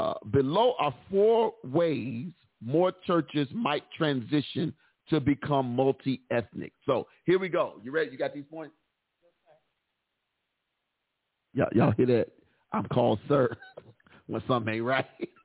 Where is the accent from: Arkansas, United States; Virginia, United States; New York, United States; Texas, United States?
Texas, United States; accent: Texan; I have what it says I have, with my Texas accent on.